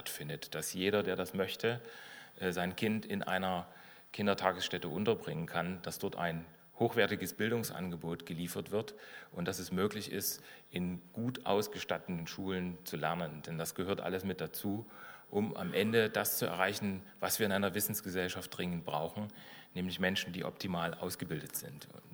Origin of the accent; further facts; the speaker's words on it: Dresden, Saxony, Germany; Ich selber bin aus Dresden, wie Sie wissen